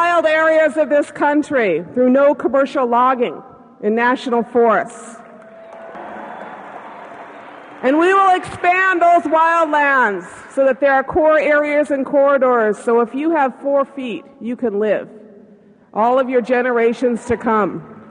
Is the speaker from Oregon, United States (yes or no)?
yes; Oregon, United States; You know, I was raised in Southern Oregon, and we know it is true.